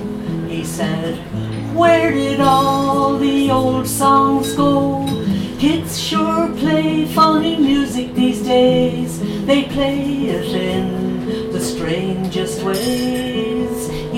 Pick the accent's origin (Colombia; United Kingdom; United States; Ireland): Ireland; Milltown Malbay, Munster; I'm here from West Clare. I came from West Clare, Milltown Malaby. I live in Milltown Malaby.